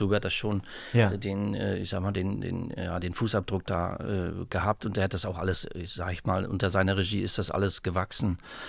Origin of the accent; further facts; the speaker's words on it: Güstrow, Mecklenburg-Vorpommern, Germany; Ich bin in Güstrow geboren, bin Güstrower Original, bin in Ladendorf zur Schule gegangen.